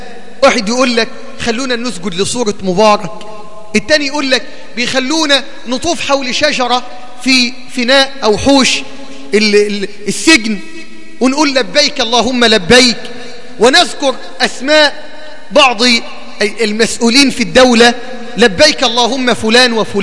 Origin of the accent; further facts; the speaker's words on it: Egypt; كما عندنا في مصر وكما في بقية دول العالم